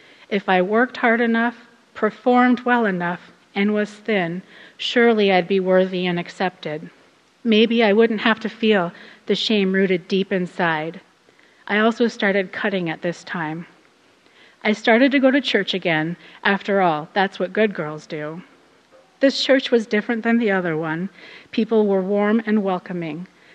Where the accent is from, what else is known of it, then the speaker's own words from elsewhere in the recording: Alaska, United States; I was born and raised in Alaska in a family of four.